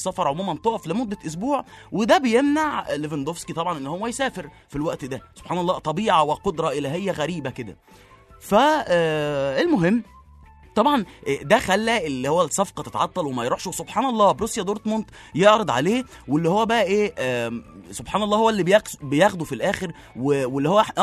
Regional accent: Egypt; احنا ككوره مصري

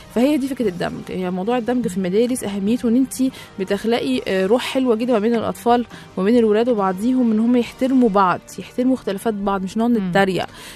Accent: Egypt; moved away; فكنت مستغربه ان في مصر ما عندناش كده. احنا عندنا في مصر هم ستاندر يعني

